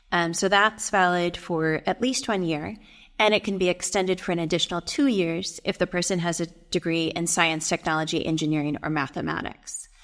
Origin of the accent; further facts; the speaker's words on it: Denison, Iowa, United States; I grew up in Denison, Iowa. I went to Iowa State for undergrad.